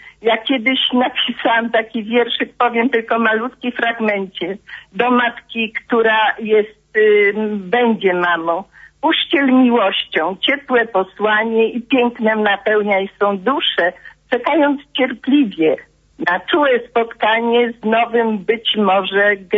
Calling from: Lwówek Śląski, Lower Silesian Voivodeship, Poland; z Lwówka Śląskiego. Jestem mamą czwórki dzieci i babcią 14 wnucząt.

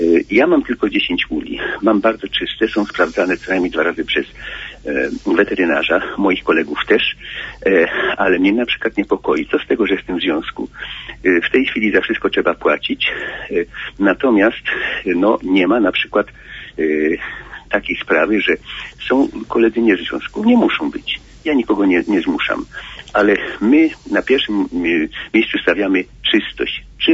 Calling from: Opole, Opole Voivodeship, Poland; jestem z Opola.

